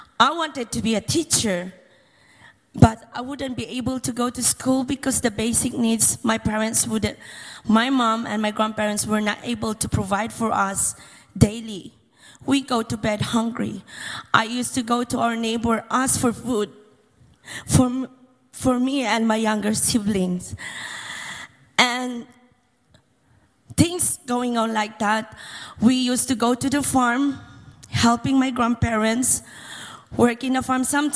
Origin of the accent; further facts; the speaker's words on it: Philippines; now in United Kingdom; as I'm married now, and I'm from the Philippines, living in the UK, and I'm a British too.